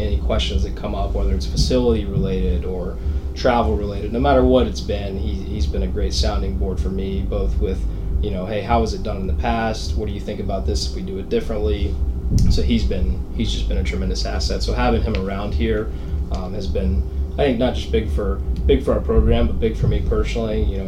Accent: Alabaster, Alabama, United States; I was from Alabaster, like you mentioned, a city about 30, 35 minutes away

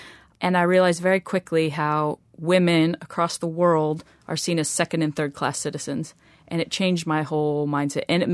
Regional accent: United States; You know, as an American who grew up with parents who supported it and brothers who supported it and club system and coaches all around

